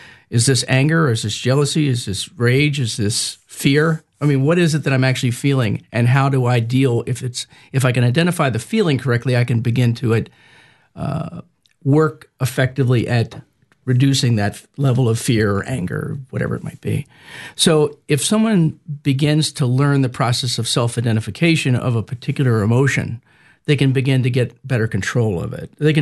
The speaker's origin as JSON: {"language": "English", "town": "Washington", "region": "District of Columbia", "country": "United States", "tie": "born or raised there", "said": "I grew up in Washington, D.C., and I had lots and lots of CEOs who were friends."}